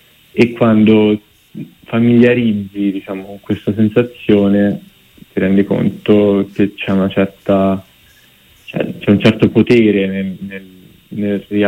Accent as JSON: {"language": "Italian", "town": "Grosseto", "region": "Tuscany", "country": "Italy", "tie": "born or raised there", "also_born_or_lived": "Rome", "lives_now": "Milan, Italy", "said": "nato a Roma, però mia madre è romana. Sono nato a Roma e ho vissuto più che altro però a Grosseto, anche se poi sono tornato a Roma per studiare 6 anni fa e poi ora sono a Milano, però sono da pochissimo."}